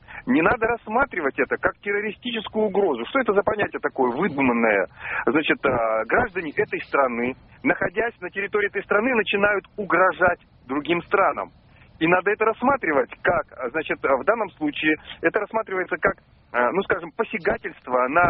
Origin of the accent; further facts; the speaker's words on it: Volgograd, Volgograd Oblast, Russia; я из Волгограда.